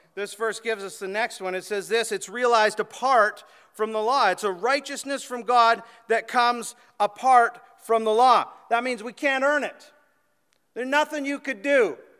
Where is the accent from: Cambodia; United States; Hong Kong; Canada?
Canada; Manitoulin, Ontario; Sorry, I'm from Manitoulin. Talk that way a little bit there sometimes.